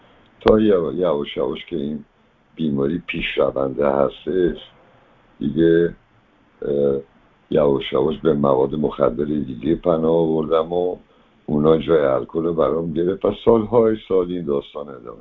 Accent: Iran; Persian is a second language; از یه خانواده اروپایی تو ایران به دنیا آمدم و اینا سال اول که من رو فرستادم مدرسه مثلا فارسی بلد نبودم

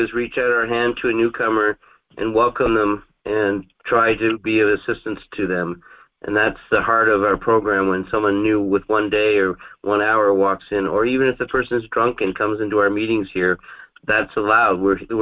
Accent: Ontario, Canada; Like I said, I was from Ontario, Canada.

